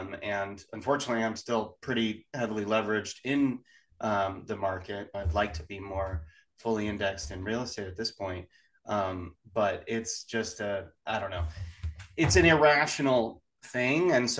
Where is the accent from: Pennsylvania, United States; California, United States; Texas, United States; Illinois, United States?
California, United States; now in Knoxville, United States; I live in Knoxville, Tennessee. I'm from California. We moved out here about 5 years ago.